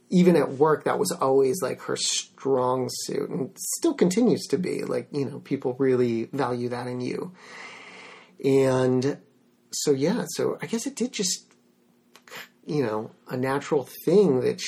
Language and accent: English; San Diego, California, United States; because I'm from San Diego, my parents were not in the film industry, knew no one in the film industry, but we loved movies